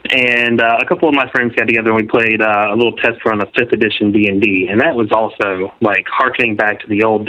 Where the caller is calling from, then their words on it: Florida, United States; from Florida. I've called once before as well.